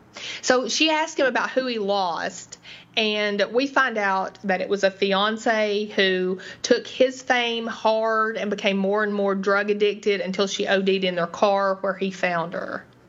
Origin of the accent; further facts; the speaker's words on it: Tennessee, United States; I'm from Tennessee, and I can't pronounce half of the English language, but we say La Croix.